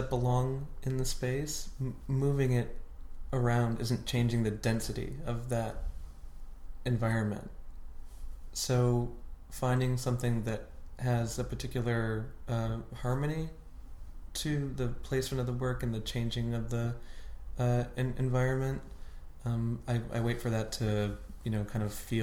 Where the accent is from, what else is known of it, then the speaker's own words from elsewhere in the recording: Lewiston, New York, United States; Oh no, I'm from Lewiston, which is